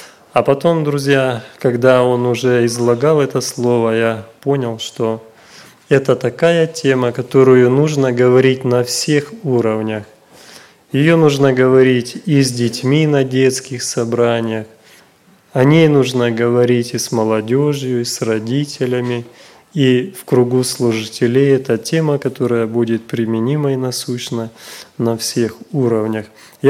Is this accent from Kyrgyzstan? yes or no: no; Ukraine; Я у нас, мы с Украины, вот с братом